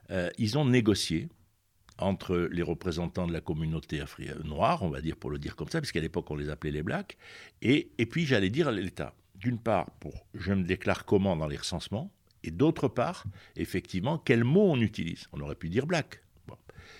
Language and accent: French; Marseille, Provence-Alpes-Côte d'Azur, France; Moi, quand j'étais jeune à Marseille